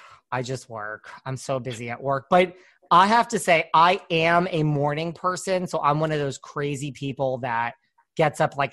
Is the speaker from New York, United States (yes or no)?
yes; New York, United States; You could swear all you want on here. I'm from New York. I have the worst mouth in the whole world.